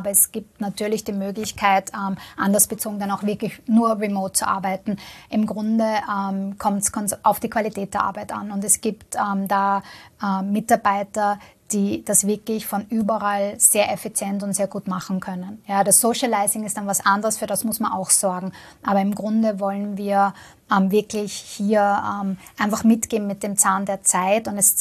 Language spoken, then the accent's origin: German; Vienna, Austria; Aber ich komme selber aus Wien, ja, also ich arbeite quasi auch am Land, ja.